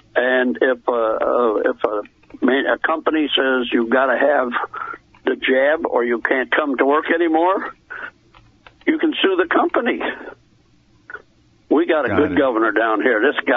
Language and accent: English; Chicago, Illinois, United States; now in Florida, United States; Well, we're up in the panhandle now because we're originally from Chicago. We like that sting in the air.